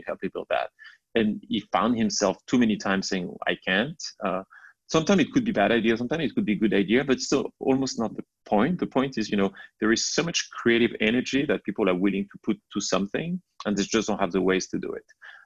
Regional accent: France; English is a second language; moved away; I'm originally from France, I grew up in France, went to college in France, and then I actually moved quite a bit.

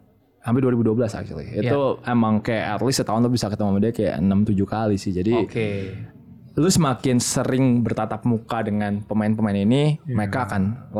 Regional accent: Indonesia; I just personally told him kayak, oh ya gue dari Indonesia and I'm like, you know, a big fan of yours

